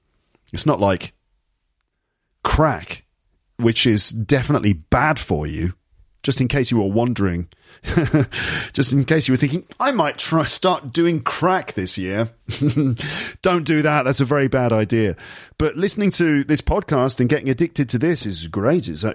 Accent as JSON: {"language": "English", "region": "London", "country": "United Kingdom", "tie": "born or raised there", "also_born_or_lived": "Midlands", "accent": "received pronunciation", "said": "my personal background is that I'm from the UK. I'm from England. Grew up in West London. And then when I was about 10 years old, moved to the Midlands in England. I speak with probably received pronunciation, RP. That's my accent."}